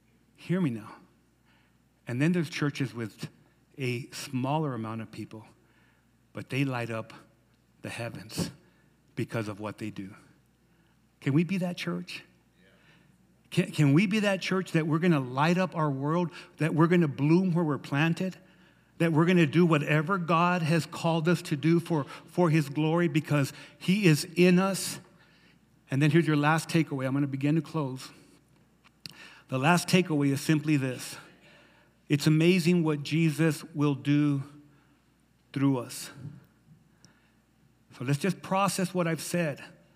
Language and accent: English; Silver City, New Mexico, United States; I remember being a kid coming from Silver City, right? From Highway 70, we come from Silver City, New Mexico